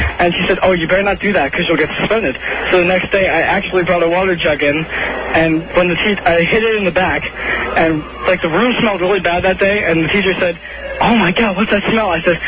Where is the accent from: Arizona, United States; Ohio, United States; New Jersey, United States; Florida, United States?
New Jersey, United States; Ridgewood; I'm from Ridgewood, New Jersey.